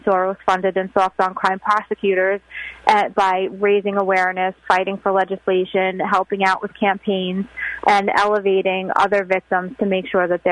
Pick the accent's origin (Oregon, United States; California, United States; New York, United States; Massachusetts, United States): New York, United States; So I'm glad that we're safe in Florida. I'm still a New Yorker through and through